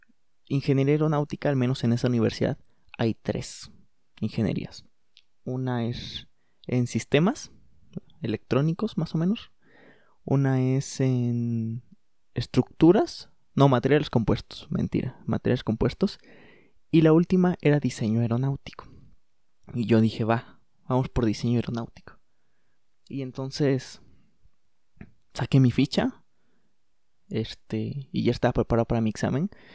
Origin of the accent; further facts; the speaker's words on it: Puebla, Mexico; now in Querétaro, Mexico; Yo soy de Puebla y aquí es bastante más barato todo que en Querétaro.